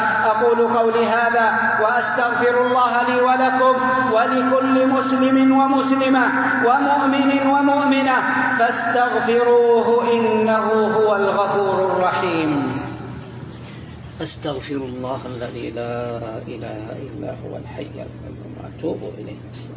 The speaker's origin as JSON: {"language": "Arabic", "country": "Saudi Arabia", "said": "بلدنا المملكة العربية السعودية بلد العقيدة الصافية"}